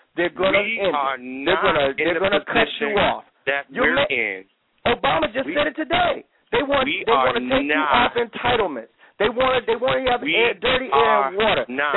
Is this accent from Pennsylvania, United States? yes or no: no; Michigan, United States; I think I'm from Michigan, born and raised, but the auto companies should have went to hell.